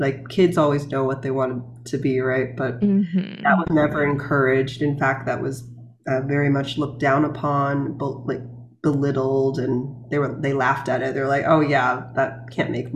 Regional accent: New York, United States; also born or lived in Beijing, China; I was born in Beijing, China, and grew up on mostly East Coast, New York in the US. I moved when I was age three.

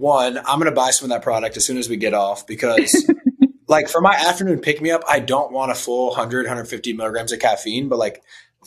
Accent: Midwest, United States; because I'm from the Midwest and I think of like elderberries.

